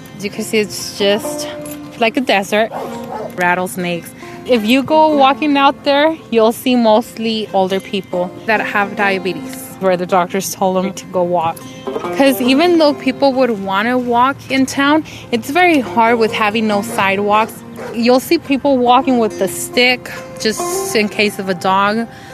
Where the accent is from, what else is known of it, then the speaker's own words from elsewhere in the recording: Kettleman City, California, United States; I'm 20 years old. I was raised here in Kettleman City, population of 2,500.